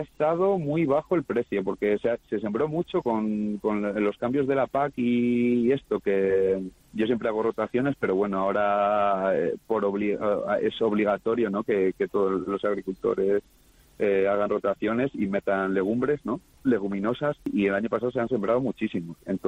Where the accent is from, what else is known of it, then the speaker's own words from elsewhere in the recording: Santa Clara de Avedillo, Castile and León, Spain; Yo siembro garbanzo de Fuentes Auco, que mi pueblo, que es Santa Clara de Abedillo, está dentro de la indicación geográfica protegida garbanzo de Fuentes Auco.